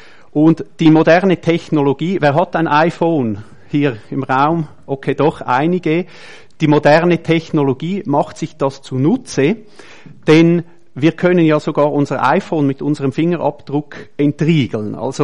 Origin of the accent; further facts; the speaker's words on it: Switzerland; Ist das eine Aufhebung von unserer Identität, die wir haben als Schweizer, die wir haben hier?